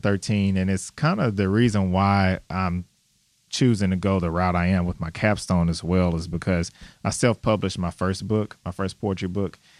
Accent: Houston, Texas, United States; now in Dallas, United States; I'm actually originally from Houston, and I've been here in Dallas

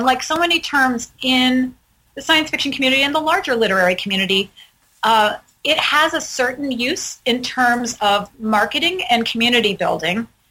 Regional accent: Detroit, Michigan, United States; But, you know, I grew up in and around Detroit, and then I lived through the era of techno

